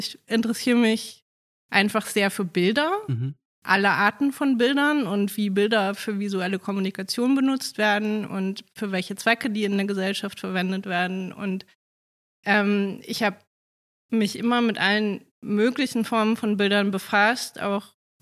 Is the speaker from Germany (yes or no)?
yes; Hamburg, Germany; Ich habe in Lüneburg studiert. Mhm. Ich bin geborene Hamburgerin und ich bin dann, wollte unbedingt Hamburg verlassen, aber auch nicht so weit.